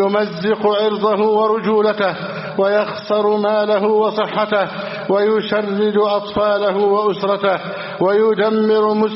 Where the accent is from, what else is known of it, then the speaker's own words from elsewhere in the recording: Egypt; اللهم احفظ بلدنا مصر أمنا أمانا